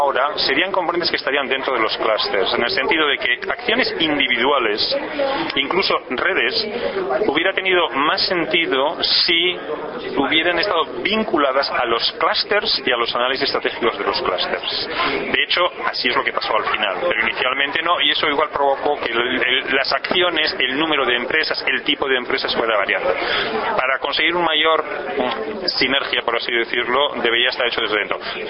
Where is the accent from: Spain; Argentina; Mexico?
Spain; Basque Country; moved away; Como dato, yo vengo del País Vasco. En el País Vasco empezamos con los clústeres por a principios de los años 90.